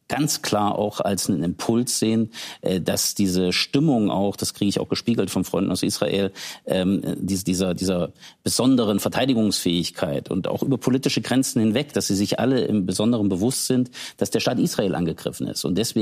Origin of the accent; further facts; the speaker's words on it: Thuringia, Germany; ich komme aus Thüringen, ich lebe im Schatten von Buchenwald.